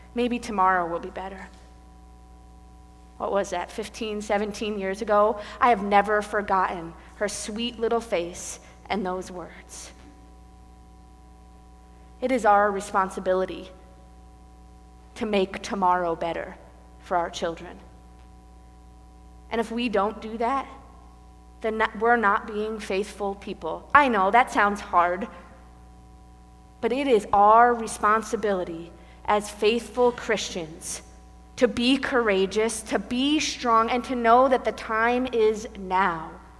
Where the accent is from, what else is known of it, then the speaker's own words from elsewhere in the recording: Durham, Connecticut, United States; I'm the youngest of four. I grew up in Durham, Connecticut, a small town with lots of cows and, you know, little rural America.